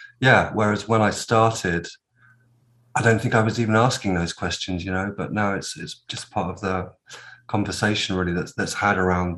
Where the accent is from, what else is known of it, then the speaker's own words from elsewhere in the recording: Germany; So I grew up British Army on the Rhine, so living in Germany quite a lot.